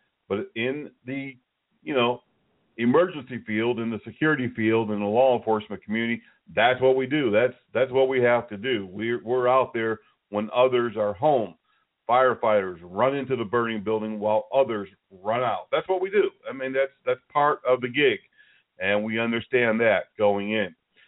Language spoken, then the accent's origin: English; Connecticut, United States; I remember the days when, growing up in Connecticut, I couldn't wait for that snow day